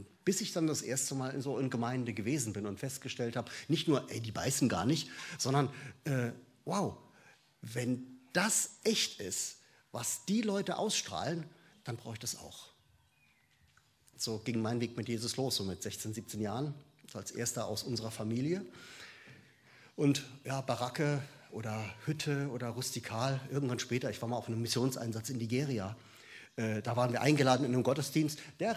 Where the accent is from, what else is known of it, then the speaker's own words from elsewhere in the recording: Hamburg, Germany; born there; also born or lived in Viernheim / Lorsch / Lake Constance; ich bin in Hamburg geboren, habe dann in Viernheim und Lorsch gewohnt an der Bergstraße, meine Frau in der Mainzer Gegend kennengelernt und bin, dann haben wir 10 Jahre am Bodensee gelebt, waren vorher auf einer Bibelschule gewesen und jetzt sind wir wieder so in der alten Region